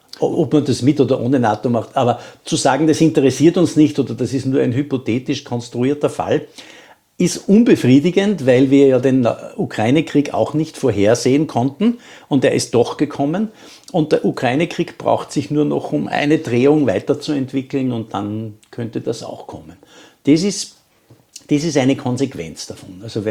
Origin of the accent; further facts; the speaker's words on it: Austria; als Österreicher